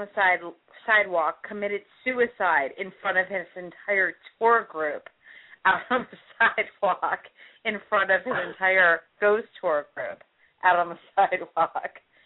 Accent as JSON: {"language": "English", "town": "Chicago", "region": "Illinois", "country": "United States", "tie": "born or raised there", "said": "Dave on the west side, myself on the north side, we have never been so scared in our entire lives growing up in Chicago"}